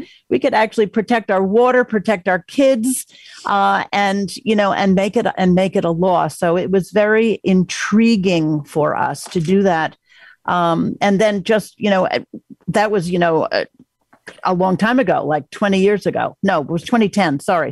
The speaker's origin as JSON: {"language": "English", "town": "Port Washington", "region": "New York", "country": "United States", "tie": "born or raised there", "said": "We started by getting Port Washington, which is my hometown"}